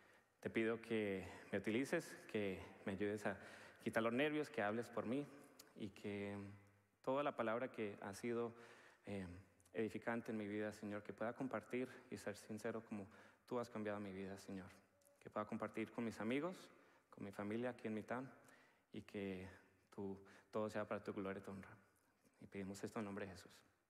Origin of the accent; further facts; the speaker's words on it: Colombia; pero esa parte no estoy seguro si lo puedo hacer porque como soy colombiano, ustedes me entienden, ¿verdad?